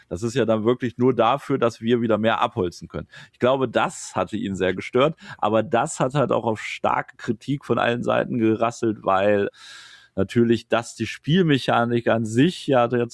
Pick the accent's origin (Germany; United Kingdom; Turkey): Germany; Aber ich komme ja hier aus dem Wald, aus der Eifel, Naturschutzgebiet und Co.